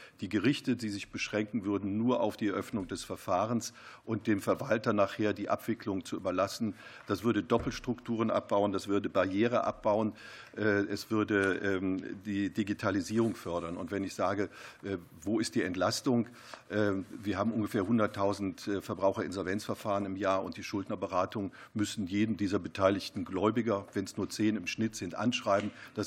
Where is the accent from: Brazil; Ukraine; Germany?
Germany; Cologne, North Rhine-Westphalia; Ich komme aus Köln